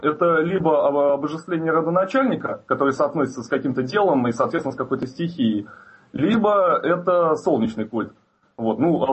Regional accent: Moscow, Russia; я из Москвы.

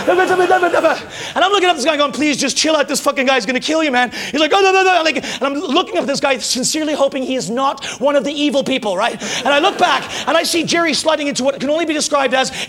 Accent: Toronto, Ontario, Canada; It's because I'm Canadian. I'm from Toronto, right?

